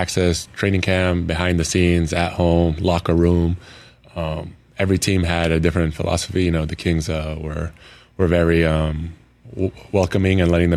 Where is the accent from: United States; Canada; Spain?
Spain; Malaga, Andalusia; English is a second language; moved away as an adult; My parents are Lithuanian, but I grew up in Spain, Malaga. They decided to raise us there. And yeah, I basically spent there my whole life until I was 18